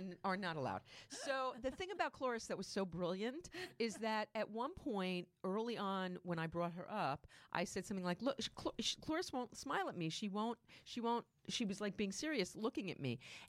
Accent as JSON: {"language": "English", "region": "New York", "country": "United States", "moved": "yes", "lives_now": "Los Angeles, United States", "said": "We're from New York, so they grew up in the cold."}